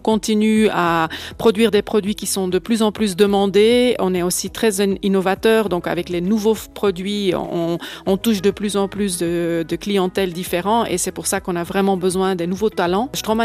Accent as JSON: {"language": "French", "country": "Belgium", "moved": "yes", "lives_now": "Villeret, Switzerland", "said": "Je suis venue de Belgique, habitante de Villeret depuis 14 ans."}